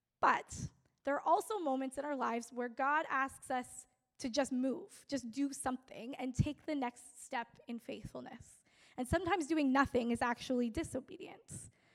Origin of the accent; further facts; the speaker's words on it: Prince George, British Columbia, Canada; Many of you know I grew up in Prince George.